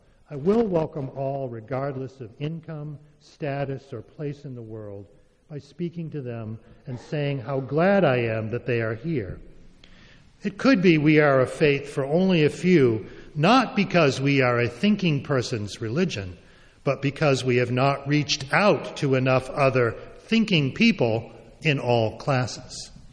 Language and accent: English; New Salem, Massachusetts, United States; I grew up in New Salem, Massachusetts, in the central part of the state